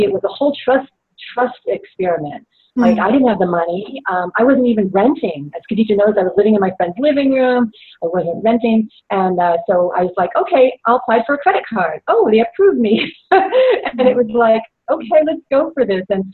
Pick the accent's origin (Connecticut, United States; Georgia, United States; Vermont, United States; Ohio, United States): Connecticut, United States; now in Santa Cruz, United States; Well, when I say from, I'm from New England, in Connecticut, in Boston. And I'm living in Santa Cruz, California now.